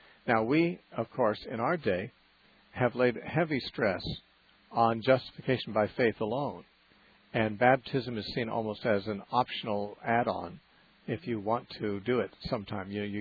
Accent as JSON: {"language": "English", "town": "Santa Cruz", "region": "California", "country": "United States", "tie": "born or raised there", "said": "Our next caller is Donna, calling from Santa Cruz, California, my hometown."}